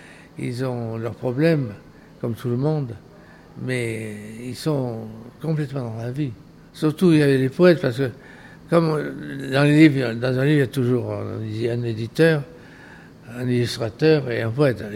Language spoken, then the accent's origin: French; Southern France, France; accent: Midi; Et moi, j'avais mon petit accent du midi.